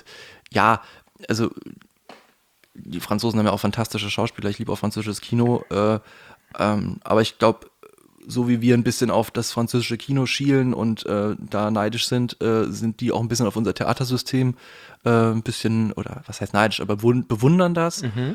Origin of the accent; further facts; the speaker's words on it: Ludwigshafen, Rhineland-Palatinate, Germany; also born or lived in Leipzig; Also ich komme ja aus dem Südwesten, Ludwigshafen am Rhein. Da ist man ja noch näher an der französischen Grenze